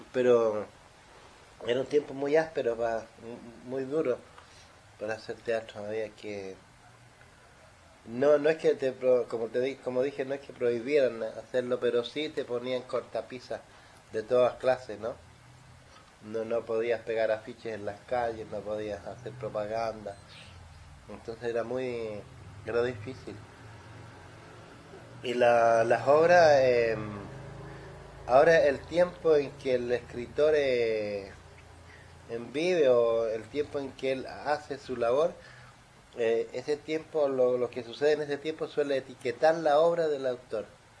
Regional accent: Chile; soy chileno

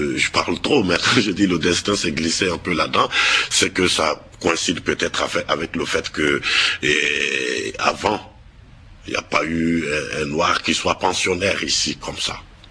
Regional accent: Mali; Avant, j'étais au Mali. J'étais dans mon pays. Je suis malien, j'étais au Mali

